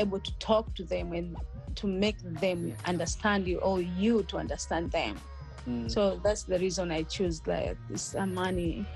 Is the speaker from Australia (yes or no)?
no; Tanzania; Like I'm from Tanzania and I've been to Serengeti twice.